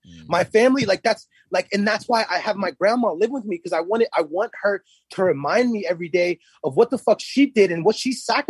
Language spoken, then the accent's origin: English; Guatemala; English is a second language; Because I grew up in Guatemala. I've seen, you know what I'm saying? Like when I was young, I saw a dead body.